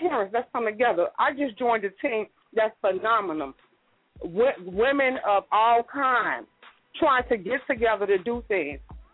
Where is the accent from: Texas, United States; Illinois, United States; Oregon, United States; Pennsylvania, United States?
Illinois, United States; Chicago; I'm from Cabrini. I know how it go.